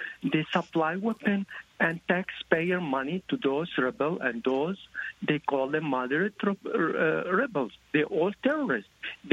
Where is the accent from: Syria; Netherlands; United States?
Syria; English is a second language; And I'm Syrian, and I have a family over there. Just recently, I came from Syria on October.